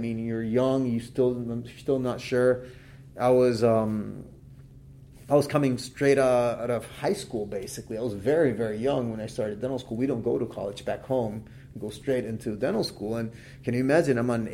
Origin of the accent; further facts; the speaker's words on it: Nicaragua; English is a second language; So I'm originally from Nicaragua, so I was trained in Nicaragua in a private dental school